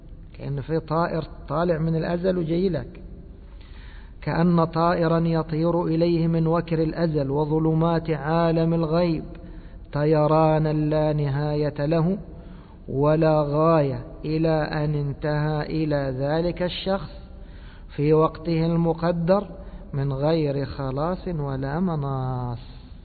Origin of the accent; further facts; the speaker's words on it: Egypt; وإحنا نسميه عندنا في مصر إيش؟